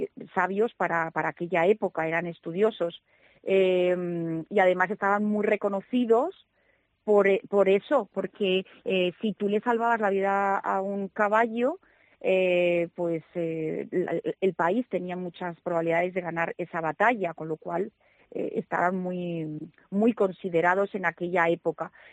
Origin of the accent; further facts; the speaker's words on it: Zamora, Castile and León, Spain; born there; yo nací en Zamora, pero me gusta el calor.